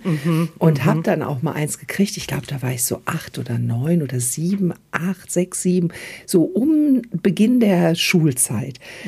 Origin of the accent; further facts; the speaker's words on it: Düsseldorf, North Rhine-Westphalia, Germany; weil ich bin ja aus Düsseldorf.